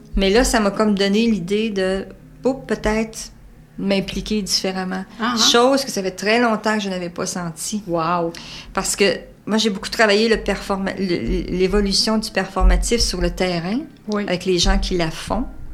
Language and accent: French; Quebec, Canada; Moi, je suis une Beauceronne.